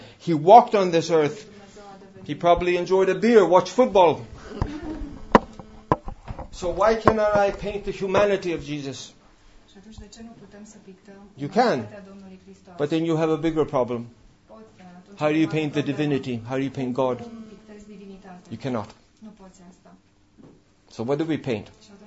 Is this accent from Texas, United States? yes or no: yes; Texas, United States; I am from Texas in the United States, I told you.